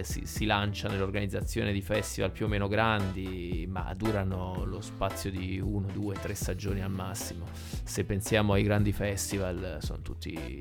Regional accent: Salerno, Campania, Italy; now in Parma, Italy; Lui siamo di Salerno. Due terroni, io sono di Salerno. Ci siamo incontrati qua.

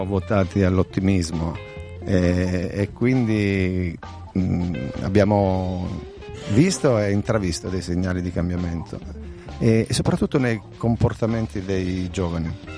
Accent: Calabria, Italy; noi proveniamo dalla Calabria, anche se il nostro progetto si è formato a Bologna, perché ci siamo conosciuti tutti quanti a Bologna

